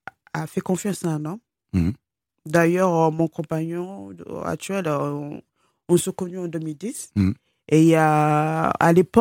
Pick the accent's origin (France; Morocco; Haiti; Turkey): France; Oh, je me vois pas vivre ailleurs que la France. Parce que la France m'a tendu là-bas. J'ai grandi ici. J'ai plus d'amis en Afrique. Mmh. Et je réfléchis plus comme les gens au Nigeria.